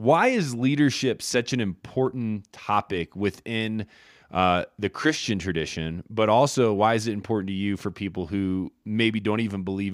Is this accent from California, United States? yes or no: no; Indiana, United States; I, went to LA, spent some time in LA, And I'm from Indiana originally.